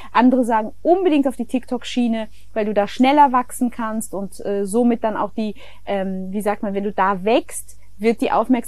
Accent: Germany; ich kann ja nicht so viel dazu sagen als Deutsche

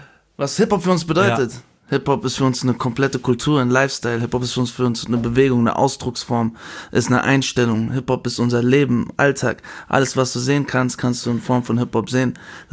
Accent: Langen, Hesse, Germany; Aber wir kommen eigentlich aus Lang. Wir waren in Lang.

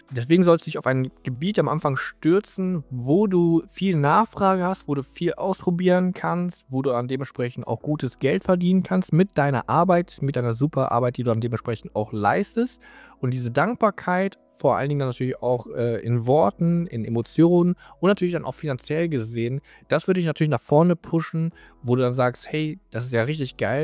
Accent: Hanover, Lower Saxony, Germany; Ich komme jetzt hier aus Hannover

